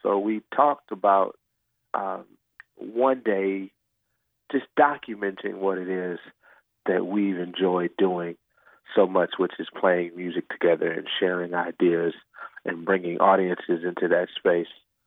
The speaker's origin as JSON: {"language": "English", "town": "Detroit", "region": "Michigan", "country": "United States", "also_born_or_lived": "Atlanta", "said": "I'm originally from Detroit, but as you know, went to college in Atlanta at dear old Morehouse"}